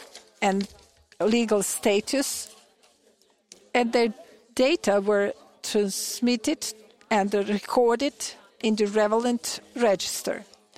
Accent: North Macedonia; I come from Republic of Macedonia, a small country located in the southeastern Europe on the Balkan Peninsula.

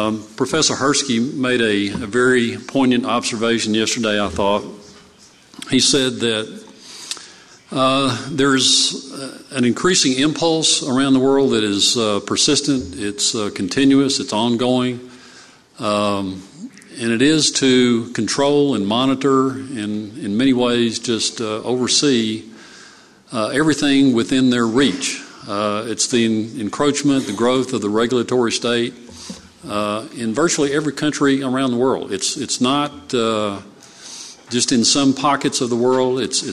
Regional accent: Waco, Texas, United States; I'm from Waco, Texas, home of Baylor University, and in Waco, there are more Baptists than people, I promise you.

